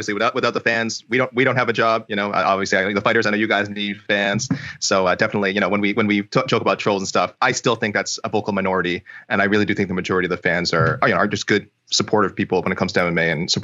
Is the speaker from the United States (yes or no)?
no; Canada; I'm Canadian